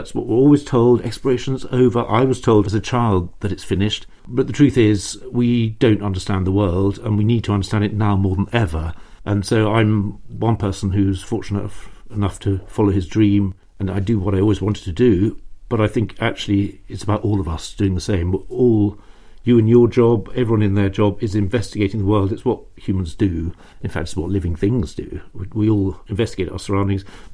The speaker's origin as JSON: {"language": "English", "country": "United Kingdom", "said": "And of course, the British, and I am British, for better or worse, there's a lot of these explorer types."}